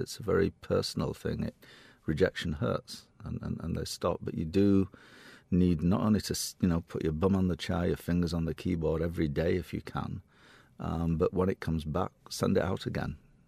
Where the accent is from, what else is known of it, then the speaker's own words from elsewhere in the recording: Leeds, Yorkshire and the Humber, United Kingdom; moved away as an adult; No, I was born in Leeds, and I grew up in Leeds. So I didn't go to Canada until my mid-20s for graduate studies.